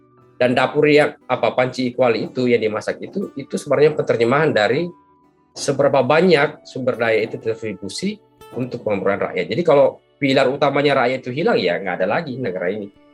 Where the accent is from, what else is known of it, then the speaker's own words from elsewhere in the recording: Kajang, South Sulawesi, Indonesia; Nah, pada konsep lain misalnya di kampung saya misalnya di Kajang di Bulukumba itu